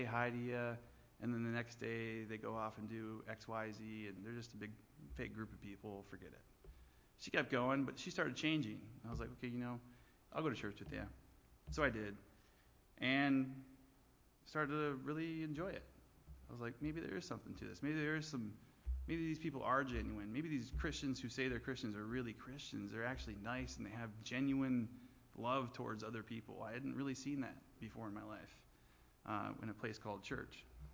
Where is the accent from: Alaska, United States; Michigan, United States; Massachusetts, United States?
Michigan, United States; My wife was from Michigan. I'm from Michigan. We moved back here